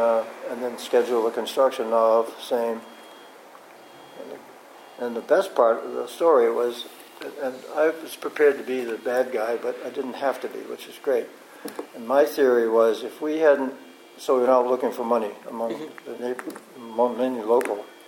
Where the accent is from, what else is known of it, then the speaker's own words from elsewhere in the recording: Keene, New Hampshire, United States; it reminded me exactly of where I grew up in Keene, New Hampshire.